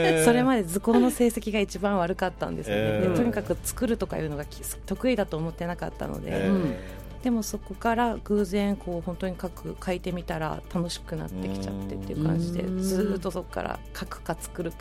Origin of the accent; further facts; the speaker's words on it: Sapporo, Hokkaido, Japan; 北海道札幌市